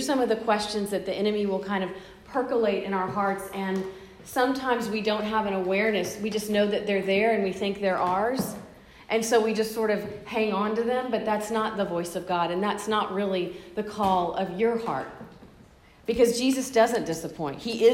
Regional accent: Texas, United States; You know, I grew up in South Texas in a family of community leaders.

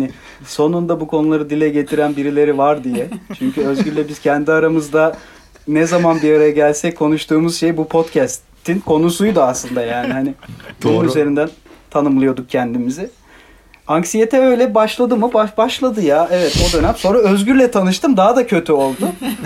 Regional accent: Istanbul, Turkey; 92 İstanbul doğumluyum. İstanbul'da büyüdüm. İstanbul'da yetiştim.

